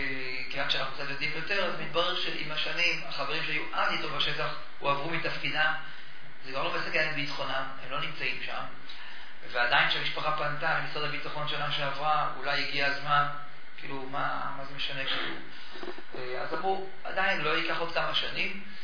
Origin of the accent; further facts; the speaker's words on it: Jerusalem, Jerusalem District, Israel; גדלנו בשכונה סנהדרין המורחבת בירושלים, שכונה אפשר להגיד אפילו אולי עם גוון חרדי כלשהו